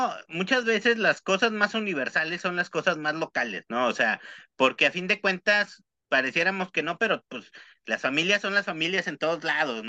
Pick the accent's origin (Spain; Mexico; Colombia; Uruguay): Mexico; yo me siento ofendido como mexicano.